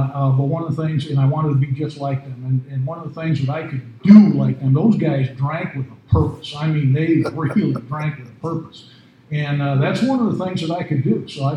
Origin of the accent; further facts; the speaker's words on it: Wisconsin, United States; I grew up in Wisconsin, in southern Wisconsin, and I really didn't think that my drinking was abnormal